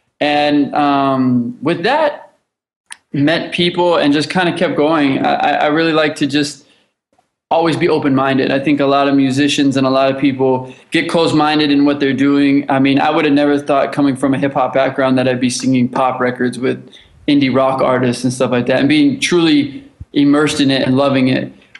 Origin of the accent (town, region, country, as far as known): Los Angeles, California, United States; born or raised there